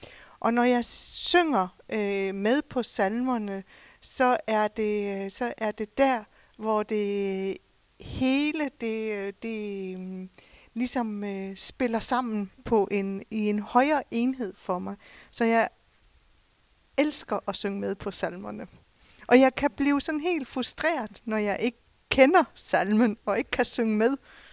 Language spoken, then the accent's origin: Swedish; Southern Denmark, Denmark; Swedish is a second language; och jag kommer från Danmark. Och jag är född och uppvuxen nede i Sønderjylland.